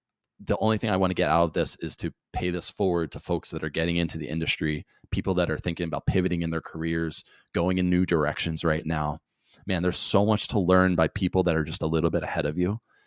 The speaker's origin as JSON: {"language": "English", "region": "New Jersey", "country": "United States", "tie": "born or raised there", "said": "I came from a blue collar background, you know, growing up in South Jersey, and I didn't know wealthy people."}